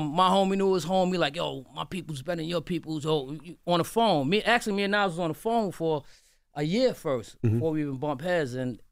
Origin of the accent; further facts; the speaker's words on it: Brooklyn, New York, United States; I'm from Brooklyn, the whole Queens crew in there.